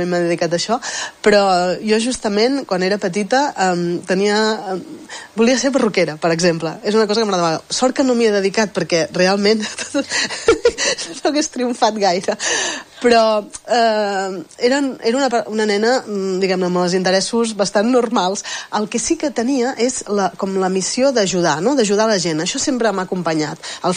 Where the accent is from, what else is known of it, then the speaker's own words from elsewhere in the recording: Manresa, Catalonia, Spain; born there; vaig néixer a Manresa a l'hospital, a la clínica Sant Josep.